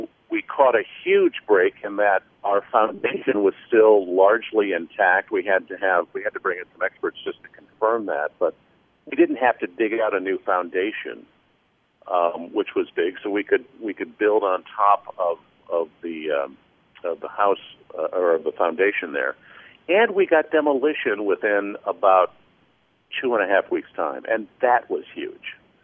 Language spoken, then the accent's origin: English; Quad Cities, United States; And Robin and I go back to growing up in the Quad City, so that's how long Robin and I go back.